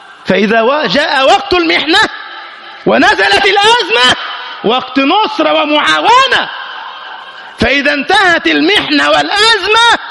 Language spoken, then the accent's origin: Arabic; Egypt; فمر على بلدنا مصر